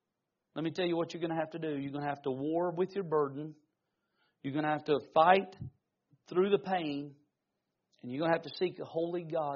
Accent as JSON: {"language": "English", "town": "Siloam", "region": "North Carolina", "country": "United States", "tie": "born or raised there", "also_born_or_lived": "North Wilkesboro / Mount Airy", "said": "I was born in North Wilkesboro. We moved to Mount Airy. Some of you've heard of Mount Airy, where Andy Griffith and all that. We lived there, but there was about 30 minutes away from Mount Airy. There was a little town called Siloam, North Carolina."}